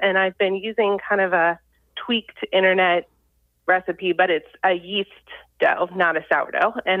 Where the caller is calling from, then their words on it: Winter Garden, Florida, United States; Winter Garden, Florida.